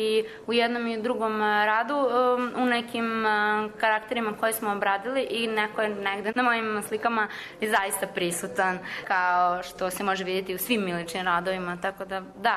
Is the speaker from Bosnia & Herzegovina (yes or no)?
no; Kragujevac, Šumadija and Western Serbia, Serbia; Ja dolazim iz Kragujevca, tu sam završila i fakultet